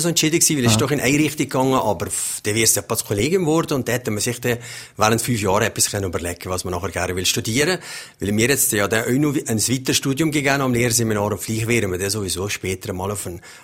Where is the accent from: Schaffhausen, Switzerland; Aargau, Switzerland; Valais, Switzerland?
Valais, Switzerland; Visp; ich bin also zu Fisch geboren, habe alle meine Schüler hier gemacht und eine flotte Kindheit hier in dem Fisper erlebt.